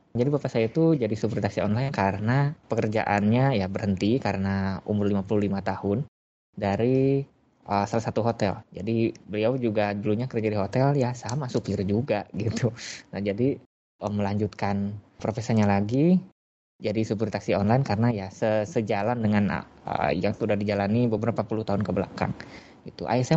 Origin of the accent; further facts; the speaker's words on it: Bandung, West Java, Indonesia; moved away as an adult; Oke, jadi saya orang asli Bandung, saya tidak pernah pindah dari kota Bandung seumur hidup, kecuali sekarang.